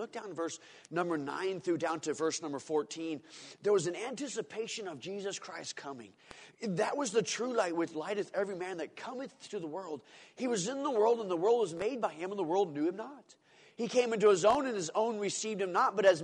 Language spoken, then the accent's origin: English; North Dakota, United States; born there; I used to live, my mom and dad, when we lived in Towner, North Dakota. I was born in North Dakota, so if that's any reason why I'm weird, there you go.